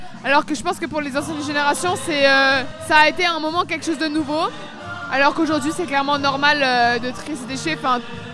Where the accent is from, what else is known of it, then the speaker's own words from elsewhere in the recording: Clermont-Ferrand, Auvergne-Rhône-Alpes, France; Non, pas du tout, je suis de Clermont-Ferrand